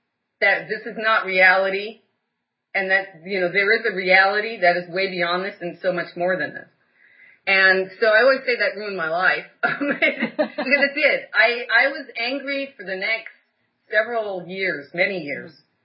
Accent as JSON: {"language": "English", "region": "Hawaii", "country": "United States", "tie": "born or raised there", "said": "And at the time, I grew up in Hawaii."}